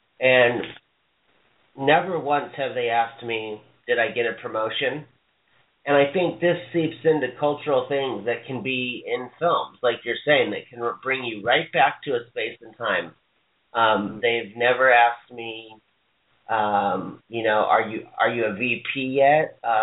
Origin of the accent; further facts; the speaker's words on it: Hawaii, United States; And I would say, I'm from Hawaii.